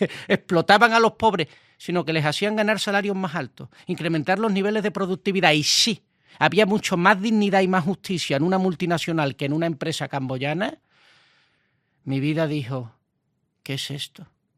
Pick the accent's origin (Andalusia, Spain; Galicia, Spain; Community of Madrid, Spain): Andalusia, Spain; Seville; solo porque soy de Sevilla.